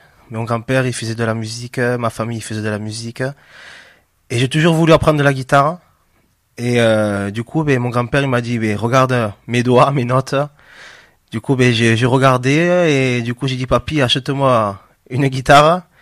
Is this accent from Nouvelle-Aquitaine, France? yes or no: no; Narbonne, Occitanie, France; je suis de Narbonne, j'ai 27 ans